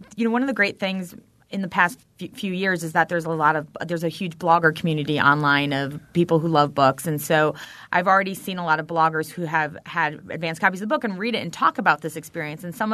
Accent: Portage, Wisconsin, United States; But when you grow up somewhere, and I grew up in Portage, you kind of end up not realizing what is so special about where you live until you leave it.

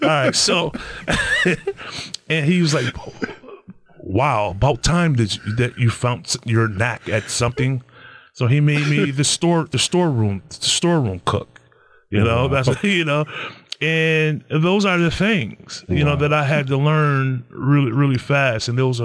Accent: Niagara Falls, New York, United States; You know, I'm from Niagara Falls. You know, I grew up in Niagara Falls

